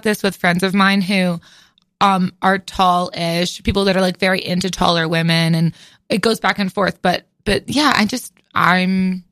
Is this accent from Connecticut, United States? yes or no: yes; Connecticut, United States; I'm from outside New Haven.